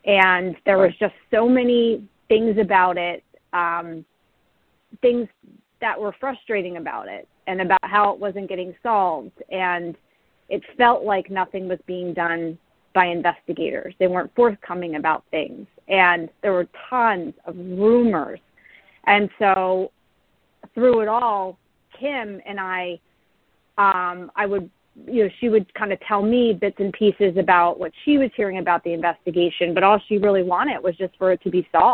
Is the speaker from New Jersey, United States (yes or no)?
yes; New Jersey, United States; I'm from the Philadelphia, South Jersey area. I grew up in southern New Jersey.